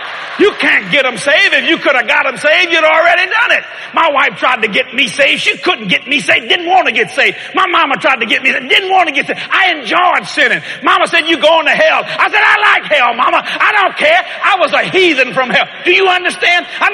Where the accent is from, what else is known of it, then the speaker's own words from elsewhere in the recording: United States; I'm an American boy. You understand what I'm saying? I like being in America.